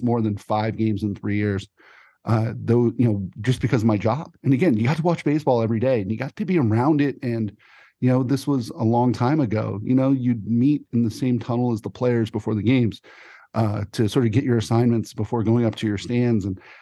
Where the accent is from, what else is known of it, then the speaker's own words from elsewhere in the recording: San Diego, California, United States; I grew up in Del Cerro, you know, probably 5 minutes from Jack Murphy.